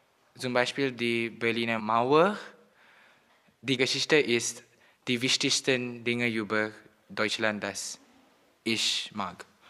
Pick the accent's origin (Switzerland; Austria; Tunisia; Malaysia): Malaysia; German is a second language; Ich komme aus Malaysia. Mein Geburtsjahr ist 2001. Ich bin 16 Jahre alt.